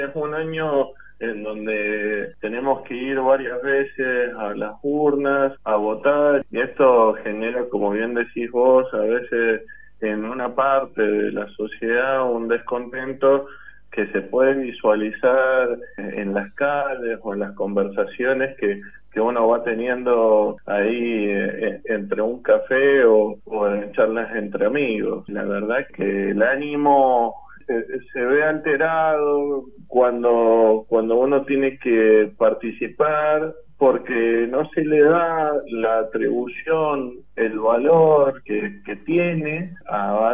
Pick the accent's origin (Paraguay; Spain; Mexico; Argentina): Argentina; Mendoza; uno no la está pasando bien como mendocino